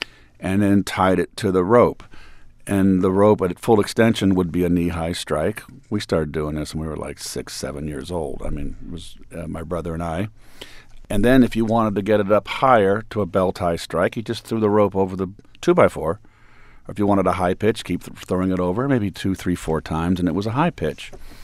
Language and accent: English; California, United States; a dream of a young boy growing up in Northern California to be the next Mickey Mantle, a star major league player.